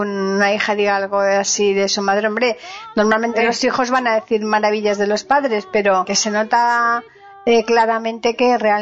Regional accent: Andalusia, Spain; Fíjate que yo soy andaluza

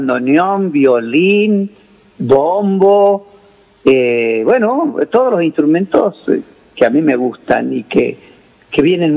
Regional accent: Anta, Salta, Argentina; ahora nos vamos a mi pago, donde yo nací, allá en Anta

